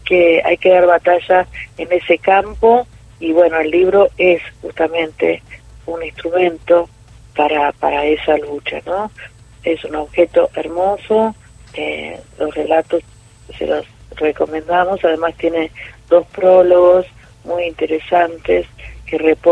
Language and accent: Spanish; La Plata, Buenos Aires Province, Argentina; nosotros somos de La Plata, sí. Y de la provincia de Buenos Aires